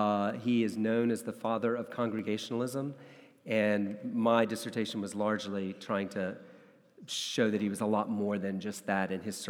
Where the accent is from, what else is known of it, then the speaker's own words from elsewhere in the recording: South Carolina, United States; also born or lived in Texas / Tennessee; So I was born in Texas, was adopted, grew up in South Carolina, went to high school in Tennessee, went off to college, went to Duke University